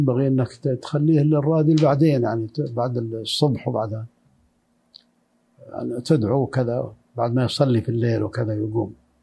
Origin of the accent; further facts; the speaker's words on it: Al-Qarn al-Mustaqim, Saudi Arabia; born there; فعرفت هذا التاريخ وولدت في قريتي تسمى القرن المستقيم في عام 1975.